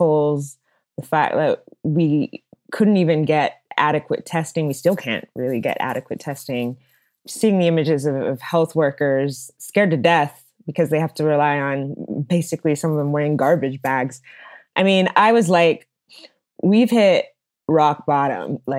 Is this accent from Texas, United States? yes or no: yes; Dallas, Texas, United States; I'm actually, you know, speaking to you now from Dallas, Texas, which is my hometown. So I'm kind of hiding with mom and dad.